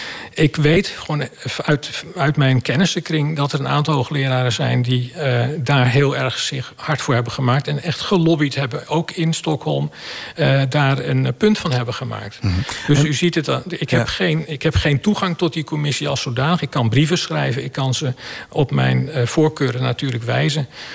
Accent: Netherlands; Nou, ik ben een Nederlander

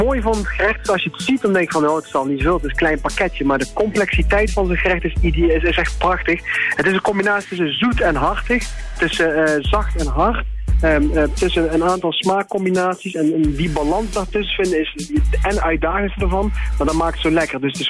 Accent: North Brabant, Netherlands; accent: Brabants; dan hoor je mij wel met mijn Brabants accentje daar doorheen praten.

